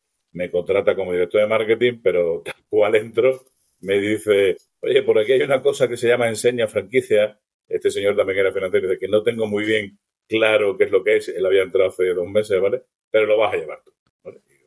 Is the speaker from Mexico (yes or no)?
no; Jerez de la Frontera, Andalusia, Spain; now in Madrid, Spain; es un jerezano afincado en Madrid hace muchos años, ¿vale? Pero que vuelvo a mi tierra cada vez que puedo.